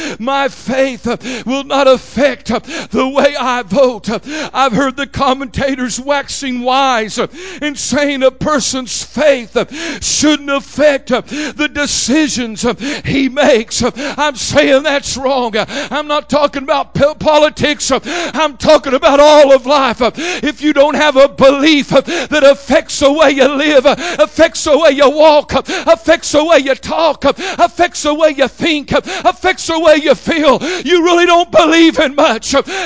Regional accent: Oklahoma, United States; I'm from Oklahoma. Rebecca's from Oklahoma. We got Indian blood in us.

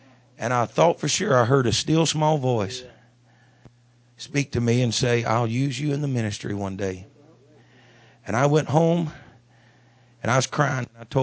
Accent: Moss Point, Mississippi, United States; And I was raised in Moss Point, Mississippi, little church, wood floors, wood pews.

